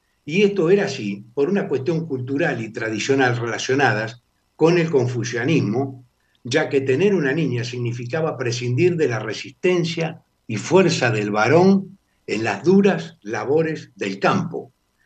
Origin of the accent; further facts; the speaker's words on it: Argentina; nosotros, como sociedad argentina, un día tenemos que plantarnos frente a todos estos políticos demagogos ignorantes